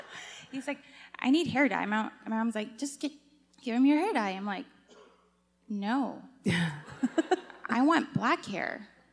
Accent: Waianae, Hawaii, United States; I'm from Waianae.

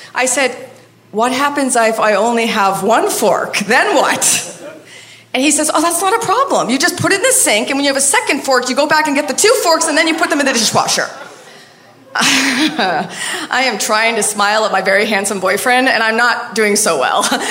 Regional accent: Maine, United States; we talked about world travel and his family from Iran and how I'm from Maine and how we just love architecture

